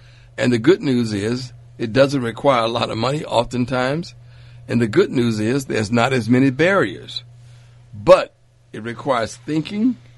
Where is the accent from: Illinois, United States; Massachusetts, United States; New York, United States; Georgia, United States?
Georgia, United States; LaGrange; born there; I was born at 213 King Street in LaGrange, Georgia.